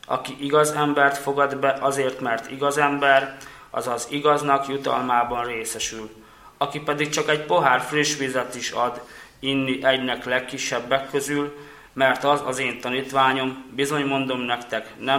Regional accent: Érkörtvélyes, Bihor, Romania; Általános iskolát ugye a szülőfalumban Érkörtvélyesen, Erdélyben töltöttem ezt a általános iskolát, ott is végeztem. Ugye a vallásomat tekintve én római katolikus vagyok.

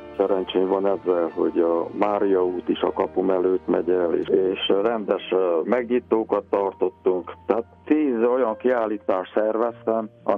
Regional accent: Harghita, Romania; mert ugye Agyha Sóvidékhez tartozik. Úgy éreztem, hogy nekem ez egy küldetés kell legyen, hogy az én szülőfalumnak valami kisebb hírnevet is szerezzek, és ha már annak a falunak vagyok a szülöttje

